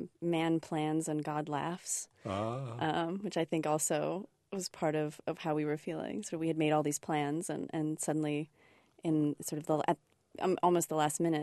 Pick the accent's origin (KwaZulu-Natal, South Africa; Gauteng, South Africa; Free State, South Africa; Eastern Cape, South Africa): KwaZulu-Natal, South Africa; Durban; born there; I was born in Durban, South Africa.